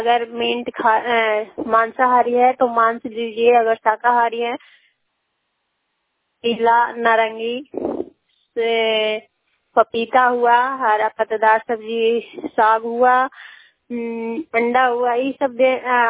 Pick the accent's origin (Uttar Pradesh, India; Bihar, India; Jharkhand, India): Bihar, India; थाना नौ जिला के जिला नालंदा के रहने वाले हूँ।